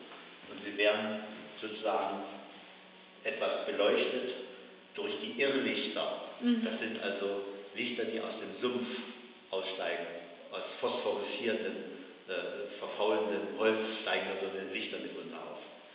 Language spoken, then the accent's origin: German; Lower Silesian Voivodeship, Poland; in meiner Heimat, im Schlesischen, im Riesengebirge